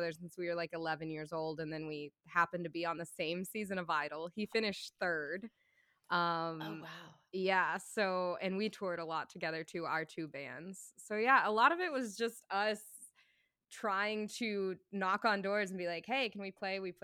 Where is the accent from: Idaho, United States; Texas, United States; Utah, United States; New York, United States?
Texas, United States; now in Los Angeles, United States; I was originally from Texas, so you know, when the band kind of broke up, I just thought, I'll bite the bullet and I'll move out to LA, become a solo artist.